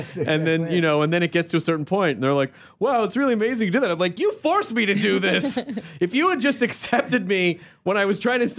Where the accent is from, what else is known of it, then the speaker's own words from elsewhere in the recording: Memphis, Tennessee, United States; I'm from Memphis, mm-hmm. So I tease the Arkansas.